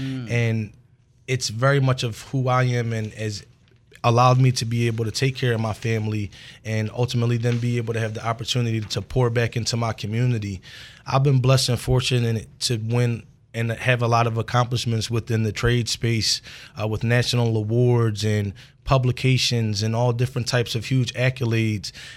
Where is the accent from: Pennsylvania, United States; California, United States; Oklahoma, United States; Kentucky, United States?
Pennsylvania, United States; Philadelphia; I grew up in the East Mount Airy section of the city.